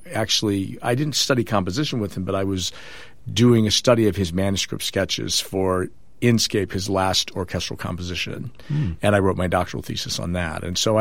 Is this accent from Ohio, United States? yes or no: yes; Cleveland, Ohio, United States; And Cleveland is my hometown.